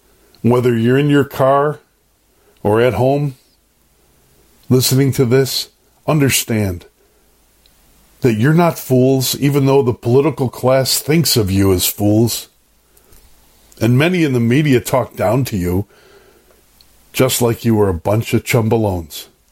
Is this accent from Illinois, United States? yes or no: yes; Chicago, Illinois, United States; I'm a native son. I was born at 52nd in Peoria with the smell of the stockyards in my nose.